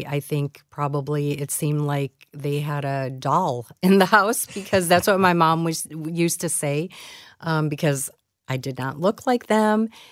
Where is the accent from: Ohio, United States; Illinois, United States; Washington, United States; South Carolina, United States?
Illinois, United States; Manhattan; I was raised in Manhattan, Illinois. It's a very small rural town between Joliet and Kankakee.